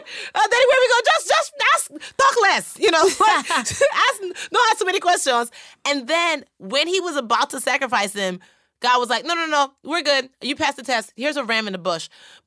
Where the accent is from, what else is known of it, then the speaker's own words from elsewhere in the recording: Nigeria; I'm a Nigerian girl. In fact, there's a pail of water on my head. There's a baby on my back.